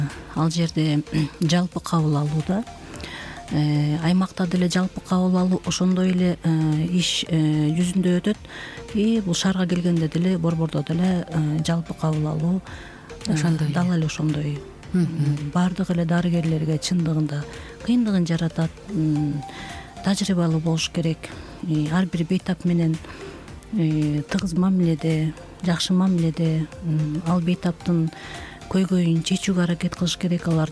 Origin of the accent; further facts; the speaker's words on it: Karakol, Issyk-Kul Region, Kyrgyzstan; Анан кийин жумуштарга байланыштуу кайра Каракол шаарыма, өзүмдүн мекениме барып